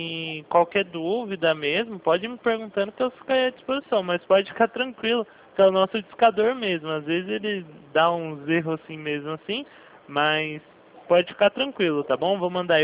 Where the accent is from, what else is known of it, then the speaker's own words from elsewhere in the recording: Jundiaí, São Paulo, Brazil; Só fica tranquilo, eu sou de São Paulo. Só aqui de Jundiaí.